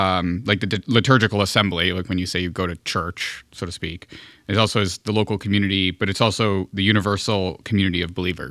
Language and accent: English; Cheshire, Connecticut, United States; Unfortunately, it was announced in my hometown that one of the churches is going to be no longer offer mass.